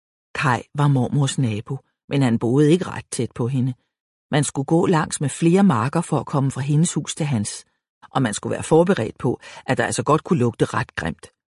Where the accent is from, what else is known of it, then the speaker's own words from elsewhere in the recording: Copenhagen, Capital Region of Denmark, Denmark; Jeg var fra København.